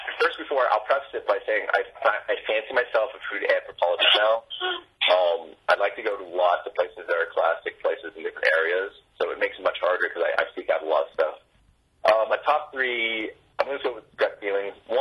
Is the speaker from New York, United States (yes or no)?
no; Texas, United States; now in Los Angeles, United States; I grew up in Texas, and there's a lot of fried chicken out there.